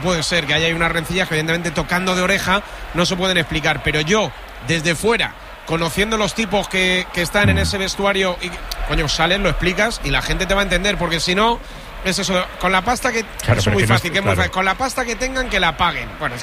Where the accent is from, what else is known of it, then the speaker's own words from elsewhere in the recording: Santa Cruz del Valle, Castile and León, Spain; yo he salido esta mañana de mi pueblo, de Santa Cruz del Valle